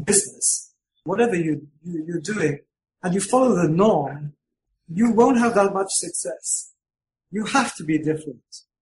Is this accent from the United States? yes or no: no; United Kingdom; I'm a Brit, yes.